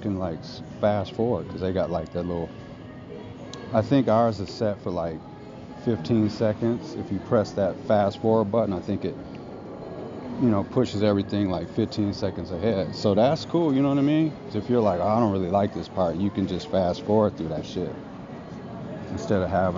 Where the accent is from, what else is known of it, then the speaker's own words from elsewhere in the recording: Milwaukee, Wisconsin, United States; also born or lived in East Chicago; That's my born state. Yeah, I was born in East Chicago, Indiana. I've been in Milwaukee since I was 2 years old, though.